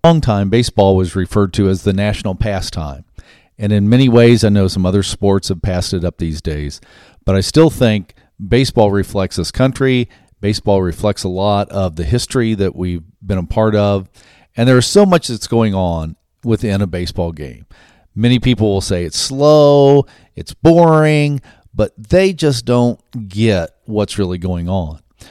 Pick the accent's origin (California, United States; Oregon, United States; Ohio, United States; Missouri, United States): Ohio, United States; And I grew up in Ohio. I'm a big Cincinnati Reds fan.